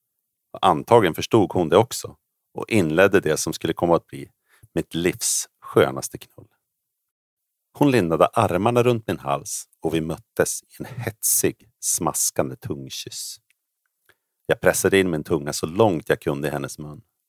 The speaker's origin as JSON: {"language": "Swedish", "country": "Sweden", "tie": "born or raised there", "said": "Jag hade ganska lång väg att åka från min hemort i södra Sverige"}